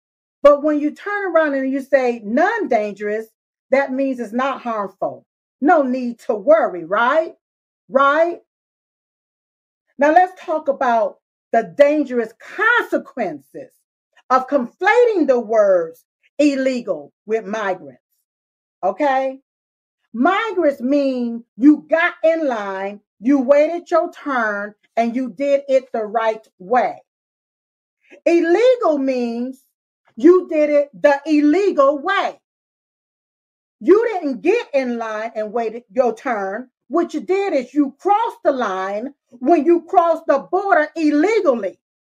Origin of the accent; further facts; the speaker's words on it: United States; born there; Even though I was born here in America